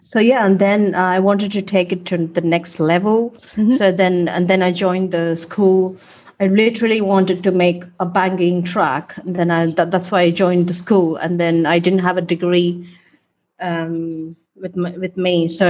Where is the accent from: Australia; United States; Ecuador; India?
India; Bangalore, Karnataka; It was literally walking into a DJ festival in Bangalore in my hometown. That's where I come from.